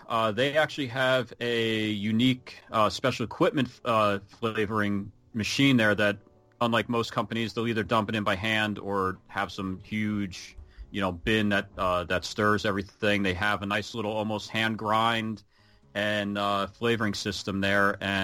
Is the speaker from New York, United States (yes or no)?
no; New Jersey, United States; Growing up, you know, I grew up in New Jersey here